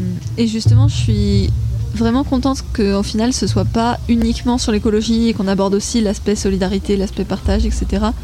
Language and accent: French; Saint-Étienne, Auvergne-Rhône-Alpes, France; j'ai 18 ans et je viens de Saint-Étienne.